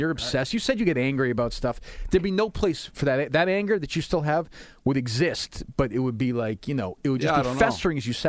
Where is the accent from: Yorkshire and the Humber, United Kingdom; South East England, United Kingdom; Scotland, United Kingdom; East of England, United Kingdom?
South East England, United Kingdom; Winchester; I grew up in Winchester, and my family had some means, certainly.